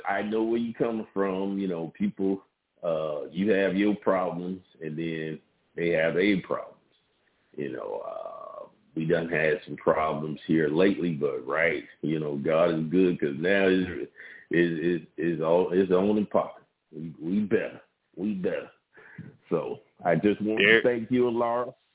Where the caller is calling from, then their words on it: Georgia, United States; I'm calling from parts unknown in Georgia.